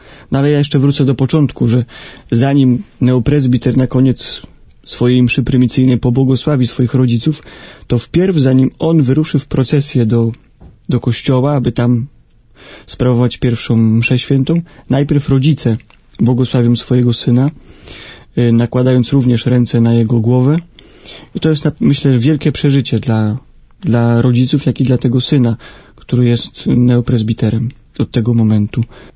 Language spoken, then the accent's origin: Polish; Grudziądz, Kuyavian-Pomeranian Voivodeship, Poland; ponieważ też pochodzę z Grudziądza